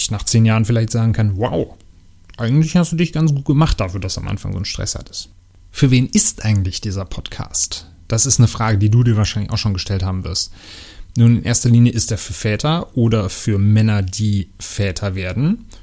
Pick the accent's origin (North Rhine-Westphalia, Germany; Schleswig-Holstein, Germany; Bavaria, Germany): North Rhine-Westphalia, Germany; Cologne; Ich komme aus Kölle